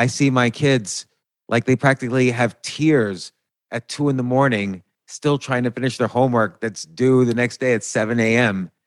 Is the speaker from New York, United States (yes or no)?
no; New Jersey, United States; You know, I grew up in New Jersey